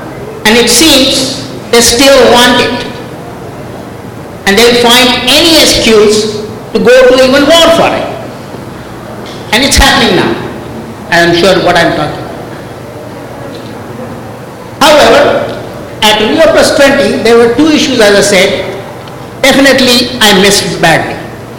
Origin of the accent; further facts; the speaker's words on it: Toronto, Ontario, Canada; from Toronto, planet Earth.